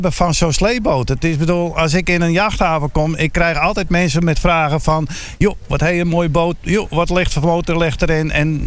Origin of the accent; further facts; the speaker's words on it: Harlingen, Friesland, Netherlands; Een heel eind weg, Harlingen.